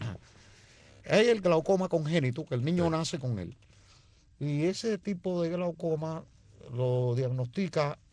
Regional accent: Cuba; como somos cubanos

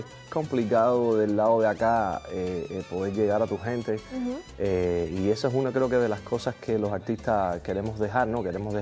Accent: Cuba; now in Miami, United States; Nosotros nos fuimos de Cuba y perdimos todo.

